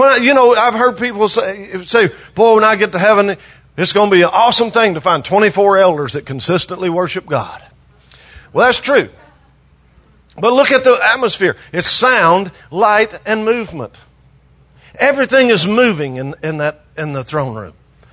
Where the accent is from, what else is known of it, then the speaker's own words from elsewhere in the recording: Nashville, Tennessee, United States; I'm from Nashville, Tennessee, a city that evolves around self-promotion.